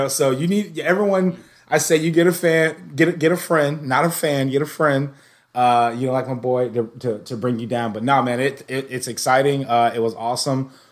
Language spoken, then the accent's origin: English; Jacksonville, Florida, United States; And I was like, oh, I'm from Jacksonville.